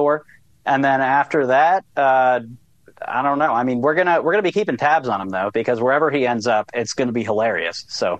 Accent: Connecticut, United States; Sorry. I'm from Connecticut. I have to make those jokes.

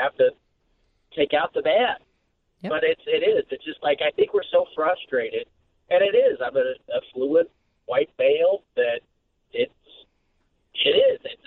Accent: Illinois, United States; I come from Central Illinois.

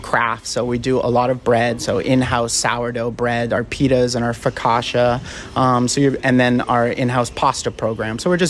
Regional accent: Vancouver, British Columbia, Canada; Where I grew up in British Columbia, in Vancouver, Kitsilano is a large Greek neighborhood.

